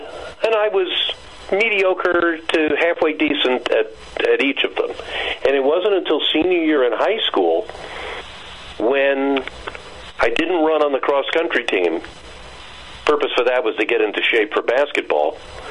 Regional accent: New York, United States; I grew up in Westchester County.

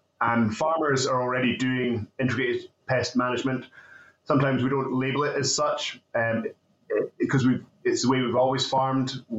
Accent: Scotland, United Kingdom; But being a Scottish farmer here in East Fife

